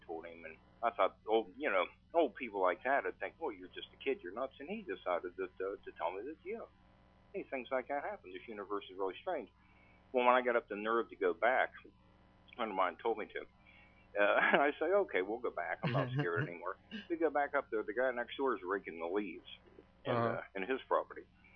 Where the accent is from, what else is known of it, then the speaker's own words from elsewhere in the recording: Wheeling, West Virginia, United States; Right here in Wheeling.